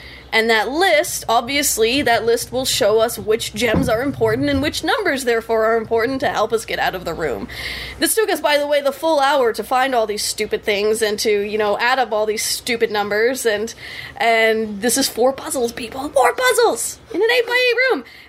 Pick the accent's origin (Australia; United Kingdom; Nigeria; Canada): Canada; Sarnia, Ontario; So I was back in Sarnia, in my hometown